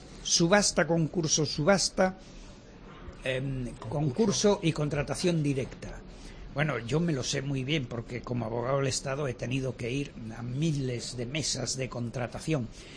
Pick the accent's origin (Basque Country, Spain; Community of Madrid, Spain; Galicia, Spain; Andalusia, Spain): Galicia, Spain; Vigo; que yo soy de un puerto de interés general, soy de Vigo y sé lo que pasa en Vigo.